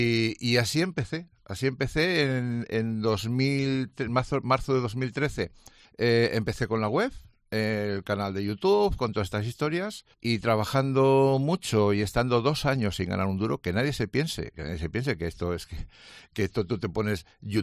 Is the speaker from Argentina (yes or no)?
no; Spain; Soy el cocinero español más popular en redes sociales.